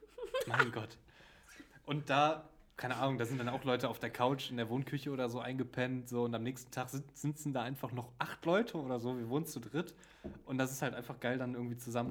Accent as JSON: {"language": "German", "region": "North Rhine-Westphalia", "country": "Germany", "tie": "born or raised there", "said": "wir sind alle hier so in der Nähe von Düsseldorf groß geworden"}